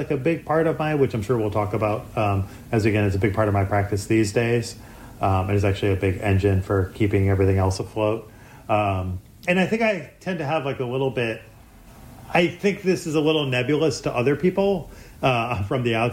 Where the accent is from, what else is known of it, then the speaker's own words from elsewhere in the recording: Michigan, United States; now in Philadelphia, United States; I'm from Michigan originally, from outside of Detroit. I've lived here in Philadelphia for off and on since 2007.